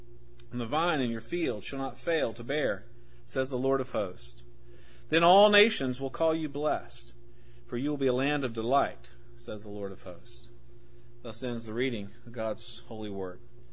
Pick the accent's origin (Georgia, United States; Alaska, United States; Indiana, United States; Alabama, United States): Georgia, United States; Atlanta; And I grew up in the Baptist church there in Atlanta.